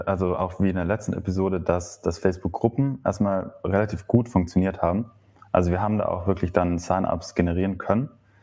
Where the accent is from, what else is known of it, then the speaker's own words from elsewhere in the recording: Merano, Trentino-Alto Adige, Italy; now in Munich, Germany; also ich komme aus Meran, das ist dann doch ein bisschen kleiner. 40.000 Einwohner knapp.